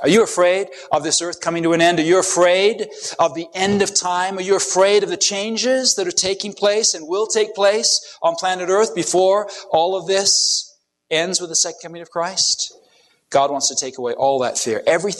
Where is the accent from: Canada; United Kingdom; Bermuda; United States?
United Kingdom; England; My mom, M-U-M, I was raised in England and she is full Irish, was an English teacher.